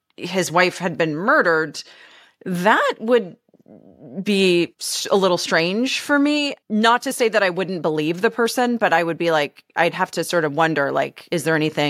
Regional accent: Canada; I'm a skier. I grew up in Canada. So on a ski hill.

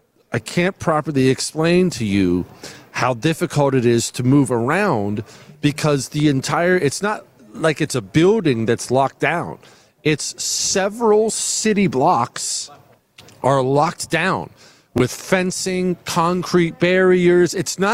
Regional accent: Texas, United States; With all due respect to Wisconsin, I'm from Texas.

